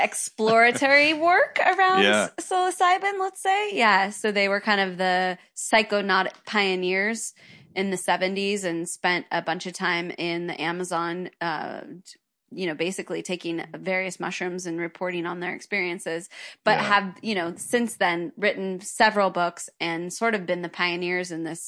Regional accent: California, United States; a little hippie child like me growing up in the Redwoods

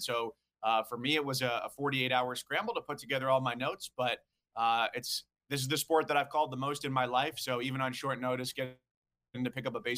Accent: White Plains, New York, United States; growing up in White Plains, New York, we were the only household among my friend group that did not have cable television.

